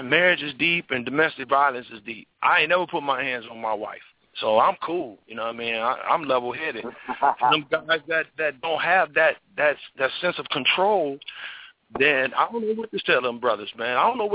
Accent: Michigan, United States; You know, the Lions, you know, I'm from Michigan, man.

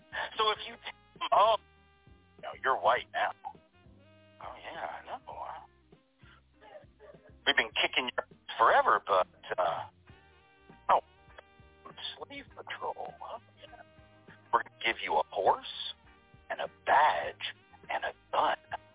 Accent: the South, United States; I'm from the South, living in the South. And the only difference between those of us from the South and the rest of y'all is we know that I'm.

